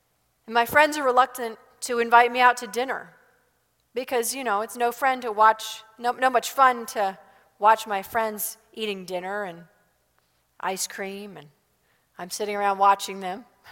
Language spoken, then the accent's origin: English; United States; But I do find it incredibly frustrating because I'm American after all.